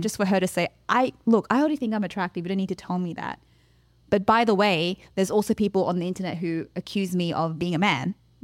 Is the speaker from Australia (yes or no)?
yes; Australia; We're Australian, we should know.